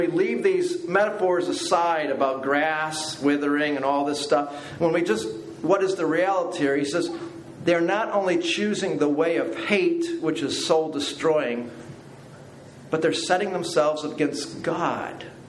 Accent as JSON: {"language": "English", "region": "Wisconsin", "country": "United States", "said": "Saw my plates on the car, the van. Yeah, I'm from Wisconsin."}